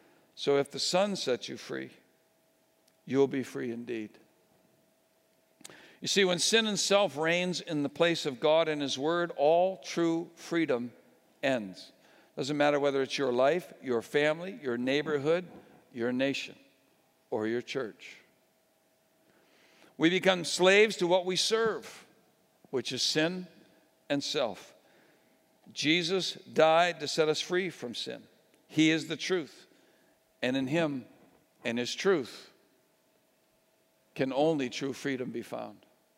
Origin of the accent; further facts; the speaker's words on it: Connecticut, United States; I came from Connecticut, the Constitution state.